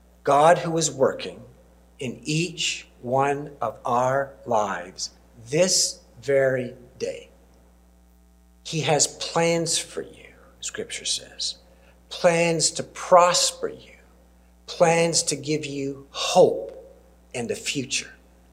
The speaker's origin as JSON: {"language": "English", "country": "Canada", "said": "And I never once ever thought, as a Canadian, that I had an accent."}